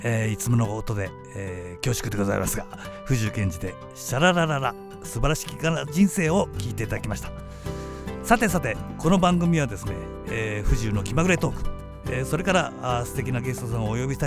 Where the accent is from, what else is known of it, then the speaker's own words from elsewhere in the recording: Yamaguchi, Japan; 私のふるさと山口を歌った曲です。